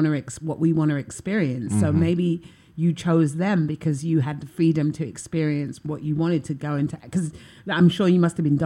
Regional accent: England, United Kingdom; I'm from England.

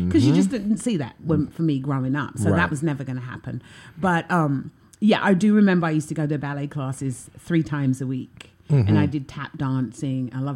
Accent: England, United Kingdom; I'm from England.

